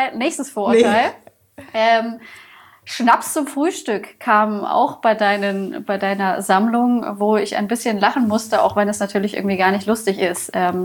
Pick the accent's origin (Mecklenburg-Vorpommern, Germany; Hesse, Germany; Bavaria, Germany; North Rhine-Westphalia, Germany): Bavaria, Germany; ich komme hier aus Bayern